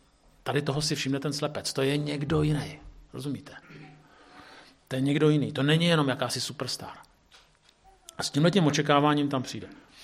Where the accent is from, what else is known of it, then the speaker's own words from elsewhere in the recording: Prague, Czechia; Prostě jako já jsem z Prahy.